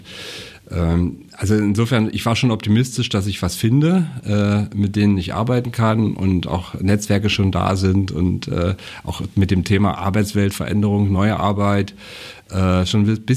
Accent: Thuringia, Germany; ich bin Thüringer, viele Jahre schon in Mecklenburg-Vorpommern, aber nicht geboren. Seit 10 Jahren bin ich hier

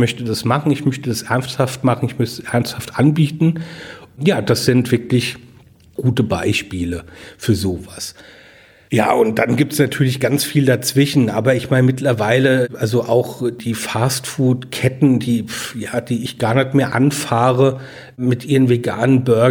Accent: Rhineland-Palatinate, Germany; in Gabriosheim, in meinem Heimatort

